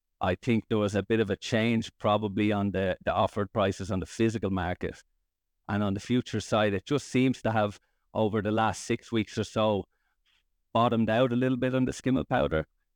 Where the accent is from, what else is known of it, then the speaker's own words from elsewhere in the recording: Leinster, Ireland; now in -; I grew up in Ireland, about an hour outside Dublin. I actually come from a farming background of grains. My family run a grain and potato farm in County Meath in Ireland.